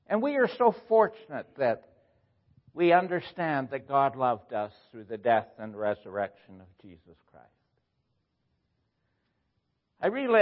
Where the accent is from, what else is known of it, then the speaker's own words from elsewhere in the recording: Scotland, United Kingdom; I realized Chinese beat themselves up as badly as Scottish people beat themselves up. We have something in common. We think we're guilty.